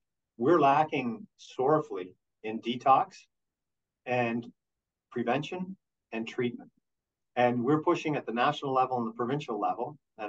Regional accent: Peterborough, Ontario, Canada; I came from Peterborough.

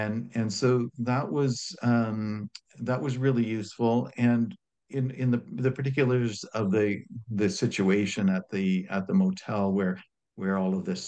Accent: Ontario, Canada; I was born in Northern Ontario and grew up there, and in Eastern Ontario, mostly rural communities.

